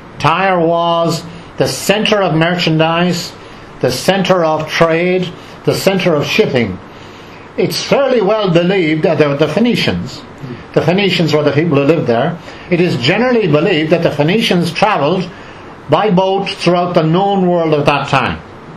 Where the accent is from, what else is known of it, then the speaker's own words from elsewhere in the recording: Ireland; I come from Ireland, as you know, contrary to my accent and everything else.